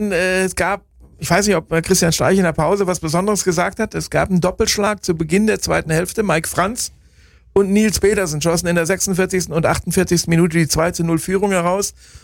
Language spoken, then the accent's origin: German; North Rhine-Westphalia, Germany; das ist in meiner Heimatregion und habe die Freiburger Presseblase eingeladen, mit mir nach Bielefeld zu fahren